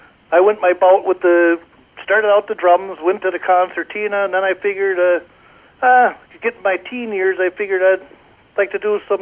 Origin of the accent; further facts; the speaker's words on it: Delano, Minnesota, United States; Home has been here pretty much all my life, except for I spent about a year out in Buffalo, and of course I don't remember that.